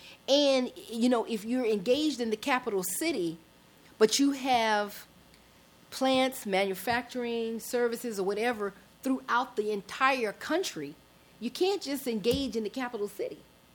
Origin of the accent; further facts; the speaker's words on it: United States; What I always say, I'm from America, so we got the best idea.